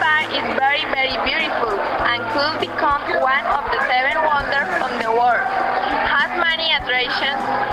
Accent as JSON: {"language": "English", "town": "Bucaramanga", "region": "Santander", "country": "Colombia", "second_language": "English", "said": "I come from Caramanga."}